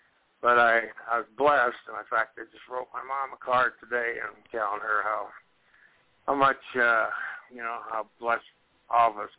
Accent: Grand Island, Nebraska, United States; also born or lived in Columbus, Nebraska; I grew up in Grand Island, Nebraska, and before that, Columbus, Nebraska, but Grand Island mostly.

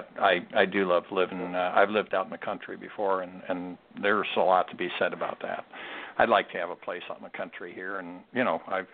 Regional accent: Midwest, United States; I came from the Midwest, and I always thought people in the Midwest were friendly until I got here.

